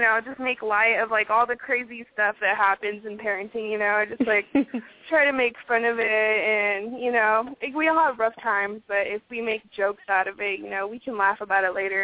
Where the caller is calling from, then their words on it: Utah, United States; I'm in Utah.